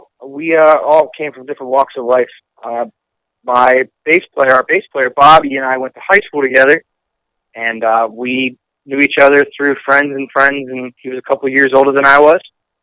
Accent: Rockville, Maryland, United States; Yes. Yes, so, yeah, we're from Rockville, Maryland.

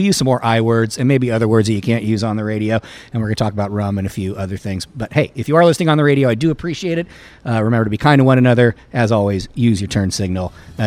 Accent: California, United States; I always say when I moved down here, as you guys know, I grew up in California

